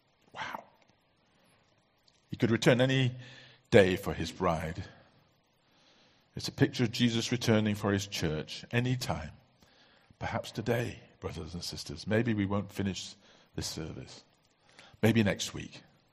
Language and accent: English; Bangladesh; I saw this when I grew up in Bangladesh